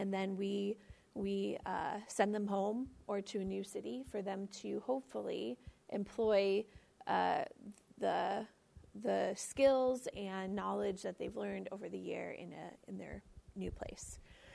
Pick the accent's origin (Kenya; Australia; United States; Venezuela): United States; Detroit, Michigan; now in St. Louis, United States; Okay, so I'm from St. Louis by way of Detroit, so was born and raised in Detroit and then moved to St. Louis 5 years ago.